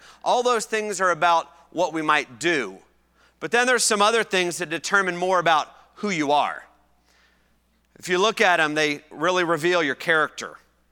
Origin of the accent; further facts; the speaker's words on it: Indiana, United States; growing up in Indiana, at least in 1988, not many people